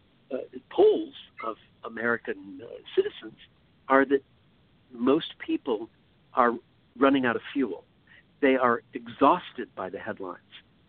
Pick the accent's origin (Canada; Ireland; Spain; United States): Ireland; I'm Irish and I'm an Aquarius.